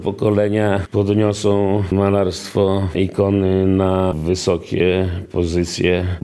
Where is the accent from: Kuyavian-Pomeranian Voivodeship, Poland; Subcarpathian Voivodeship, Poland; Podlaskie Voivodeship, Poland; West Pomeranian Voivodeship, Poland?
Podlaskie Voivodeship, Poland; Gródek; Wychowałem się w grudeckiej cerkwi, która właśnie była malowana przez Nowosielskiego